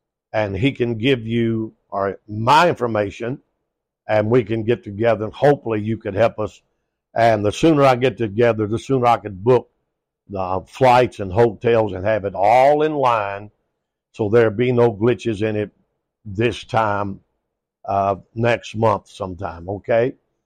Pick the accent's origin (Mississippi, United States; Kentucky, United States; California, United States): Kentucky, United States; all the way from my home state in Kentucky, all the way up to D.C. and across America. I am right now sitting in New Mexico.